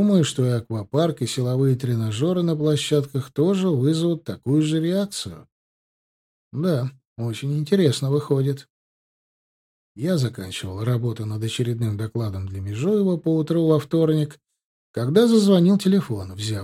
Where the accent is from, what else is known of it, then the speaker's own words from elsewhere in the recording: Moscow, Russia; Я все свое детство, как москвич, постоянно слышал